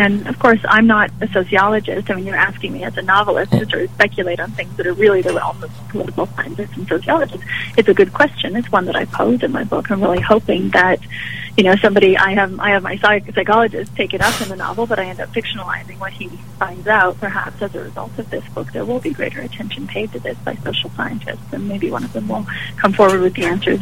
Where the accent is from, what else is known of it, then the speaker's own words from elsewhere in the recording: St. Albert, Alberta, Canada; now in United States; this was not an experience that I had growing up in St. Albert